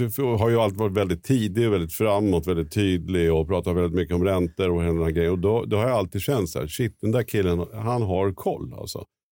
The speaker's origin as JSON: {"language": "Swedish", "town": "Nyköping", "region": "Södermanland", "country": "Sweden", "said": "Jag är från Nyköping."}